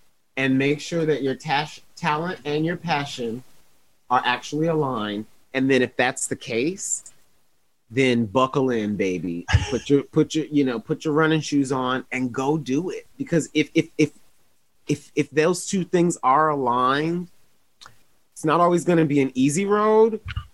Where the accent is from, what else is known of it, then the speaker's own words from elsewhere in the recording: Toledo, Ohio, United States; I'm from Toledo, Ohio. Midwest kids.